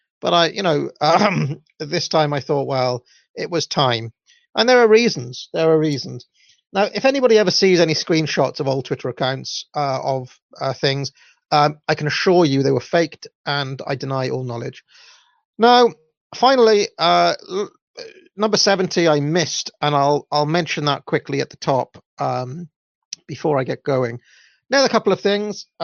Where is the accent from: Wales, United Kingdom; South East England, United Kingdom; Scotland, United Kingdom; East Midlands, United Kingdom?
Wales, United Kingdom; accent: Welsh; Also, some people claim that in my Welsh accent I say Phil-el, like that.